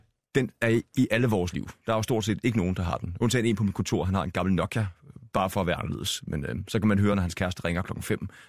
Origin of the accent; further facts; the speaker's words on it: Thylejren, North Denmark Region, Denmark; der hvor jeg voksede op i Thylejren